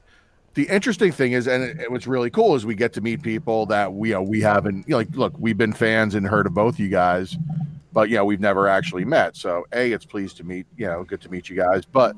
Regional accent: New Jersey, United States; You can't say that, Jay. I can say that because I'm from Jersey. You can't say that.

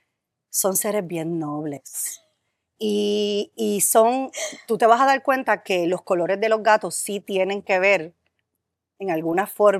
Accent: Puerto Rico; Nosotros nos criamos, especialmente en Puerto Rico, eso se da mucho.

